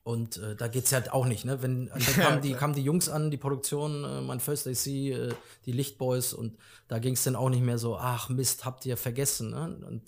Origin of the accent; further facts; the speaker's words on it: Hanover, Lower Saxony, Germany; Ich bin Hannoveraner, genau.